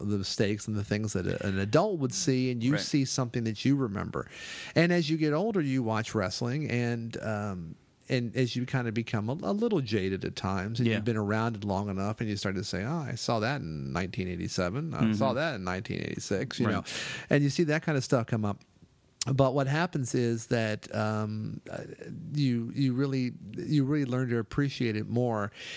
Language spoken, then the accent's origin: English; Baltimore, Maryland, United States; So they were doing New York and Philadelphia and Washington and Baltimore, where I was, and all over the place.